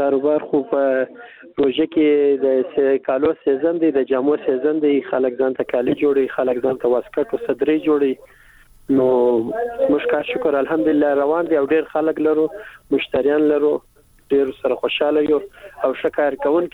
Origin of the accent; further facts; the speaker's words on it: Kandahar, Afghanistan; now in Kabul, Afghanistan; زه خپل د کندهار یم او اوس پیلن په کابل کې زموږ دکان او سنټر او د خیاطي مرکز دی